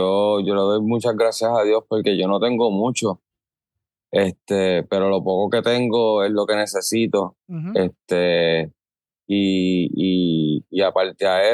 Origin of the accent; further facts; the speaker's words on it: Bayamón, Puerto Rico; yo vengo de Bayamón. Yo tengo que resolverme. Yo vengo de Bayamón, pero de Banscoy.